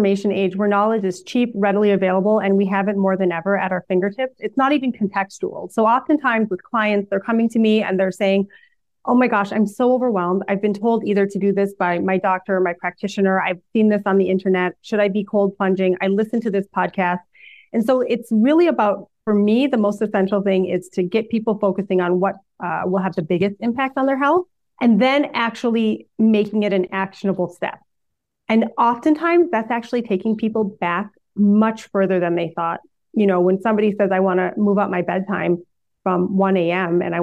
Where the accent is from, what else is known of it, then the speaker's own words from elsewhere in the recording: Minnesota, United States; also born or lived in Hong Kong; I grew up in the Minnesota in the Midwest.